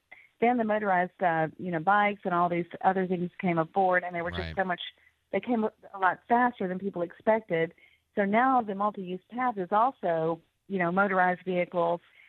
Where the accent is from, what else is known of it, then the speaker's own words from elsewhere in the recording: Texas, United States; I grew up in Texas, and Juneteenth is a very big deal.